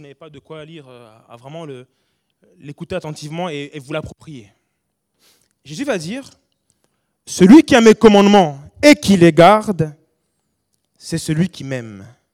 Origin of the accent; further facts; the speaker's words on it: Kinshasa, DR Congo; born there; je suis métisse, mon père était blanc, français. Et en plus, je suis né là-bas. Je suis né à Kinshasa, au Zaïre à l'époque, ça s'appelait. Bref, je ferme la parenthèse. Avant d'être français d'origine congolaise, je suis citoyen du ciel.